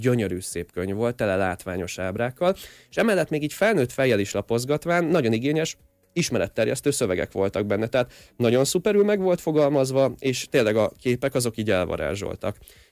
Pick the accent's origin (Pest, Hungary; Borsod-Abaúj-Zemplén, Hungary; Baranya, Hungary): Pest, Hungary; Vác; én Váci vagyok, Budapesttől nem messze lakom